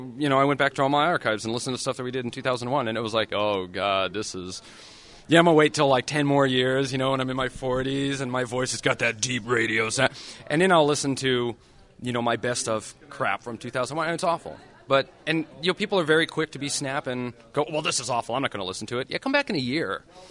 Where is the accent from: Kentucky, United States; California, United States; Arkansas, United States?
California, United States; I'm Californian, I guess, and I'm up here in a different place, so I have to be different.